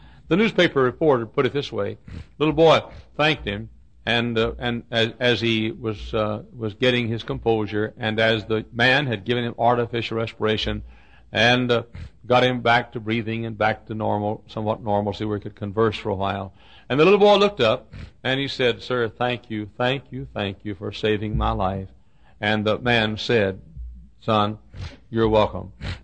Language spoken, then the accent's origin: English; Dallas, Texas, United States; fashionable area of Dallas, Texas, the town that is my hometown.